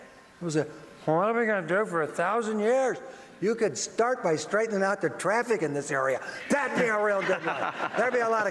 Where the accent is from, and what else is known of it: Detroit, Michigan, United States; born or raised there